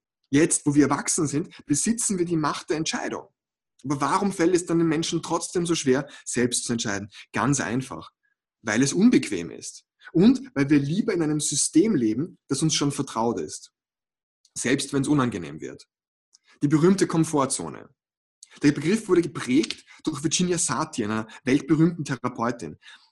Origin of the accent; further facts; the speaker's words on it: Vienna, Austria; denn ich bin Wiener. Ich komme aus Wien, im schönen Österreich.